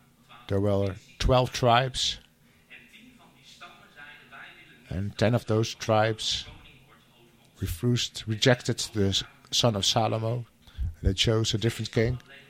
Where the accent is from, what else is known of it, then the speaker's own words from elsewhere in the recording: Dronten, Flevoland, Netherlands; But I was born and raised in Dronten.